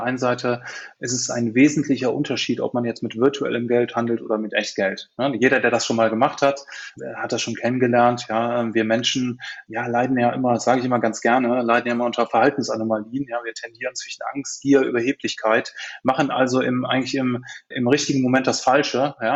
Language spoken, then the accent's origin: German; Cologne, North Rhine-Westphalia, Germany; Ich bin Kölner, Kölsche Jung